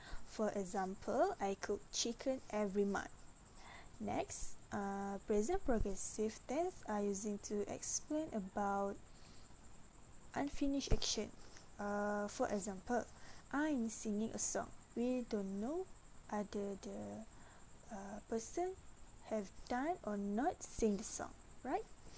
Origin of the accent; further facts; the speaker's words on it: Slim River, Perak, Malaysia; I was born at Hospital Slim River. Yes, since I was little, I did live in Slim River until now.